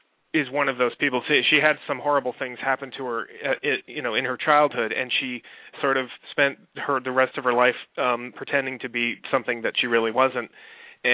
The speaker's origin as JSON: {"language": "English", "region": "New York", "country": "United States", "tie": "born or raised there", "said": "She always wanted to live in New York, so I grew up in the New York area and had been traveling to Maine, and I lived there for a time"}